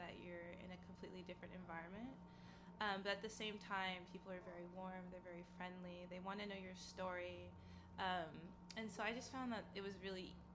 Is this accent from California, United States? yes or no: yes; California, United States; I grew up in California. My family is Colombian from Cali.